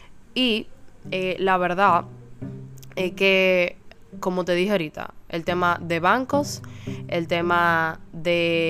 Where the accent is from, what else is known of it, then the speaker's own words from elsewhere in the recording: Dominican Republic; Yo soy dominicana hasta la tambora.